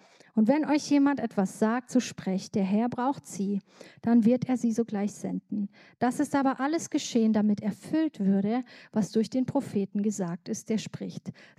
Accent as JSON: {"language": "German", "country": "Libya", "tie": "born or raised there", "said": "Als Kind bin ich in Libyen aufgewachsen"}